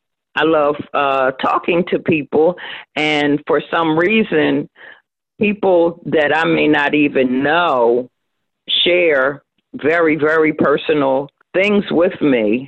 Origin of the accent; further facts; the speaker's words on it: Philadelphia, Pennsylvania, United States; I was born and raised in Germantown. I was born actually in Chestnut Hill Hospital.